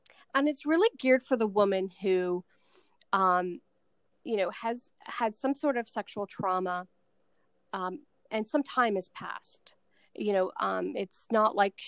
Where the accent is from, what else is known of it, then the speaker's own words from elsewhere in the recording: New York, United States; also born or lived in New Jersey; I was actually born in Jersey, and then my parents moved to New York, and I lived there for 20 plus years, and we lived about an hour out of the city. I actually grew up on a mountain.